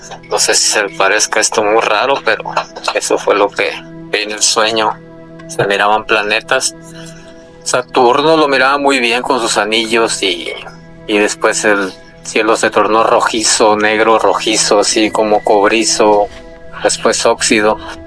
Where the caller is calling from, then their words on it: Nayarit, Mexico; Los saludo desde el estado de Nayarit.